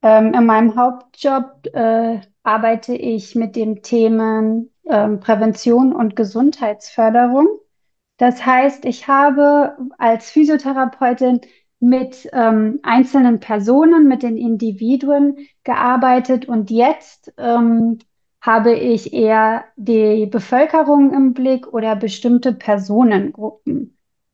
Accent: Bolivia; moved away as an adult; now in Germany; Ich bin in Bolivien und Südamerika geboren und aufgewachsen und bin dann mit 20 Jahren alleine nach Deutschland gekommen, nach Berlin, zum Studieren.

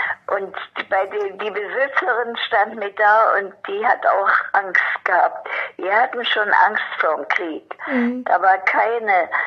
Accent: Dresden, Saxony, Germany; moved away as an adult; also born or lived in Leipzig; now in Berlin, Germany; 1930, bin also 92 Jahre alt, in Leipzig geboren. Meine Heimat ist Dresden gewesen, bis zu meiner Verheiratung. Dann seit den 50er Jahren bin ich Berlinerin.

